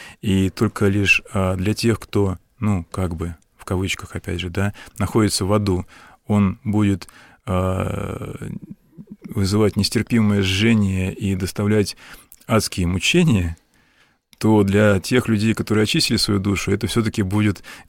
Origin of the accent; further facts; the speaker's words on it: Moscow, Russia; я вернулся в мой родной город, в Москву, где я пошел в школу